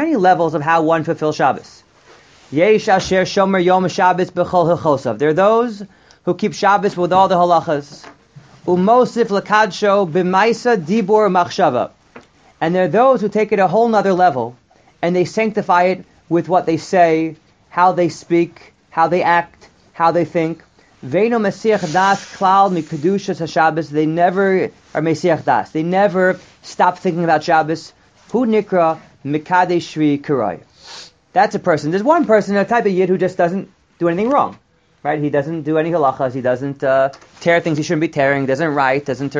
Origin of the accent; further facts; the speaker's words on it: Teaneck, New Jersey, United States; I remember growing up in Teaneck.